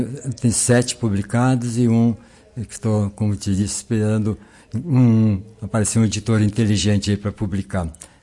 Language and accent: Portuguese; Lagoa Vermelha, Rio Grande do Sul, Brazil; moved away as an adult; Então, eu saí de Lagoa Vermelha mesmo, posso dizer assim, desliguei em 71.